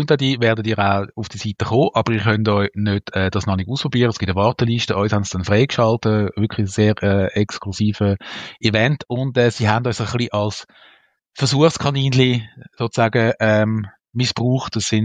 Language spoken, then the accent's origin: German; Zurich, Switzerland; Wir als Zürcher sind natürlich wenig beeindruckt von Google-Gebäuden, weil ganz Zürich ist voll pflastert mit Google-Gebäuden.